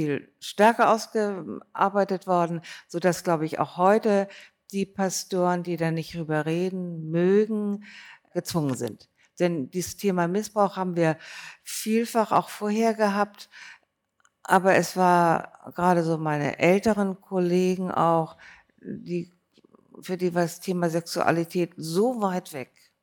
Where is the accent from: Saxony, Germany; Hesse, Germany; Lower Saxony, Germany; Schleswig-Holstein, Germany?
Schleswig-Holstein, Germany; Bad Segeberg; Ja, ich bin in Segeberg aufgewachsen